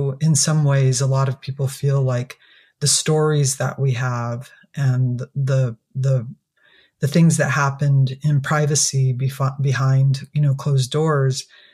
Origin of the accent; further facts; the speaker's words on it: California, United States; I come from the … on the Fort Yuma Indian Reservation.